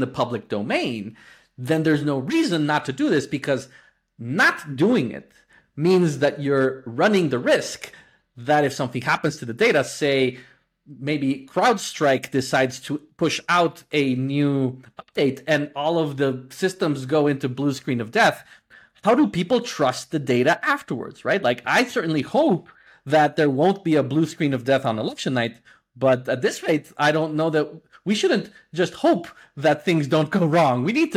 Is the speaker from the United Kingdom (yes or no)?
no; Guatemala; I was born and raised in Guatemala, had the opportunity to study in the United States, but then moved back.